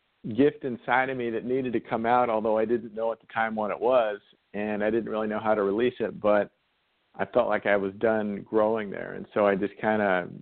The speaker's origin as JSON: {"language": "English", "town": "Salem", "region": "Oregon", "country": "United States", "tie": "born or raised there", "said": "Yeah, I'm from Salem, Oregon, and we had – don't laugh. We had a golf center."}